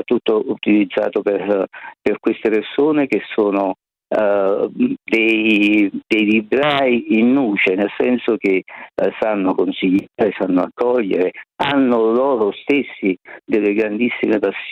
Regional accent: Naples, Campania, Italy; Io stesso, per esempio, vengo da Scampia, che è un quartiere anche questo abbastanza conosciuto di Napoli

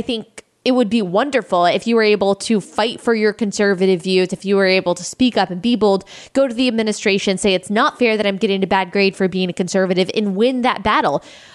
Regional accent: Texas, United States; I grew up in Texas.

